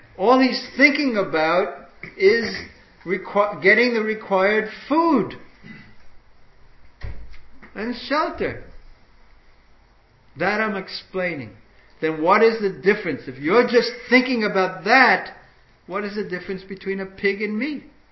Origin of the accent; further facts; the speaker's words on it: New York, United States; even when I was growing up in New York, which is so famous for crime and so many things that are happening, but we never would lock our door at night.